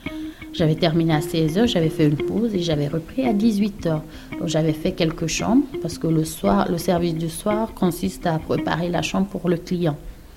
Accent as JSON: {"language": "French", "country": "Guinea", "said": "je lui ai dit que je venais de la Guinée, que j'étais africaine."}